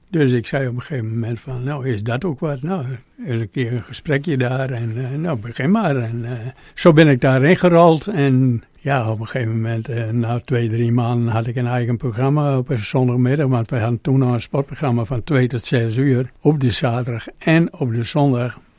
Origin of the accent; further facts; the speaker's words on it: Jelsum, Friesland, Netherlands; also born or lived in Leeuwarden; Ik ben geboren in Jelsum. In 1945 was dat. Ik deed de ogen open toen de vliegtuigen verdwenen, zeg maar. Dus, ik woonde daar ook vlak onder de vliegbasis.